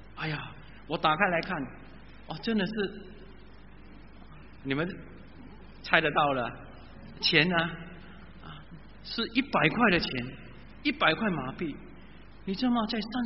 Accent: Singapore; 我是新加坡来了，我来这里我来这里培训啊，我来这里培训。你住在哪里？哦，我是住在一个乡村，那个时候那个乡村叫丹中 Glen 海南村啊

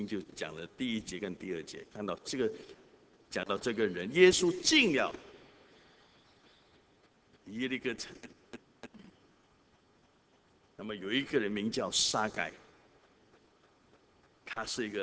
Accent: Guangdong, China; 所以我们广东人有一句话，

